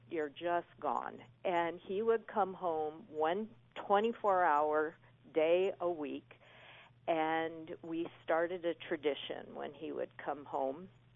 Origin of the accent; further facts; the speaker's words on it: Pasadena, California, United States; and my sister was born there, and that's where I did my growing up, what I consider my hometown.